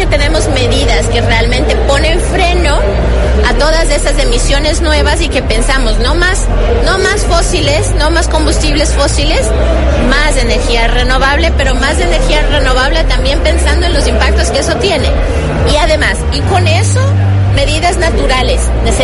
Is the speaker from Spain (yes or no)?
no; Quito, Pichincha, Ecuador; born there; Sí, soy del Ecuador, yo nací en Quito.